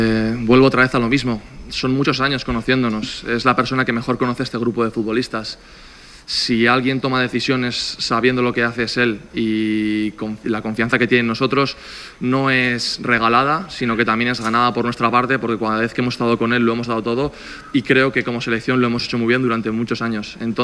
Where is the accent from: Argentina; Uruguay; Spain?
Spain; Navarre; Yo soy muy navarro, muy de mi tierra y me encanta pasar cada día allí.